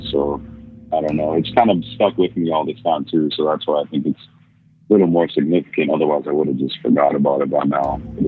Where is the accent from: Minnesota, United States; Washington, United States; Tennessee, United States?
Minnesota, United States; I'm from Minnesota.